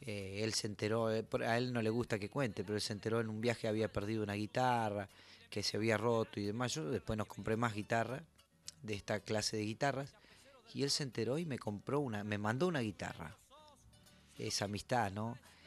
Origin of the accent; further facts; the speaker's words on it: Esquel, Chubut, Argentina; Sí, exactamente. Patagónico con Esquel es una parte de la cordillera, ¿no?